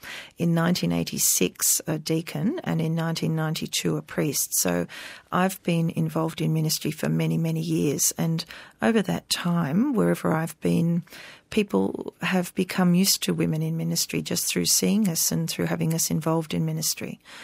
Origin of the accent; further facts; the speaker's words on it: Sydney, New South Wales, Australia; I grew up in Sydney and was very involved in the Interchurch Christian Fellowship